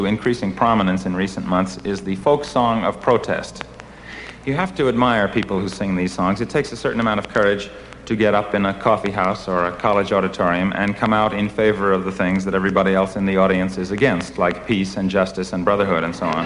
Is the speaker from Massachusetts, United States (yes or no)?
yes; Massachusetts, United States; I'm from Massachusetts, and I feel we have a certain right to gloat over the other states because Massachusetts is, after all, the only state with three senators.